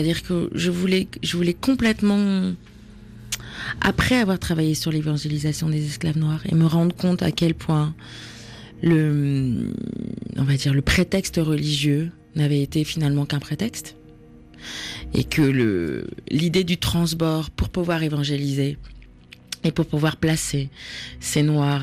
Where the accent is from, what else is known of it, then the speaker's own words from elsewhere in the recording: Paris, Île-de-France, France; Mais moi, il fallait bien que, en tant que parisienne urbaine, je trouve quelque chose qui corresponde beaucoup plus à la violence que je percevais de ce bitume